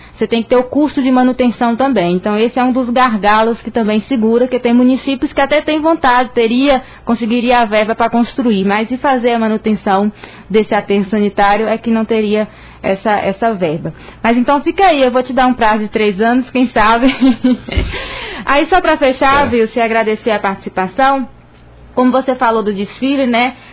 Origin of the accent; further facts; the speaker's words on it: Brazil; Nós sabemos, nós somos brasileiros, a gente quer fazer sem planejar.